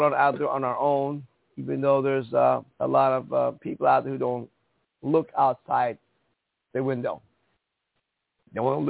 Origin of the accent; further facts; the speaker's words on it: Iran; English is a second language; now in United States; I came from Iran, folks, where everything was censored. Yeah, they fact-checked everything before you could print it in newspapers. Comes to America in 1977.